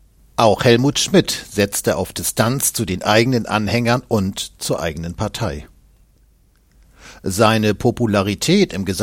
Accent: Hesse, Germany; Als Hesse weiß ich davon, ein Lied zu singen.

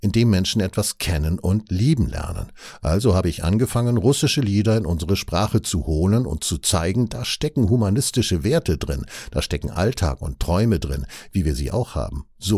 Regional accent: Germany; Ich bin nun mal in der DDR groß geworden und dort sozialisiert.

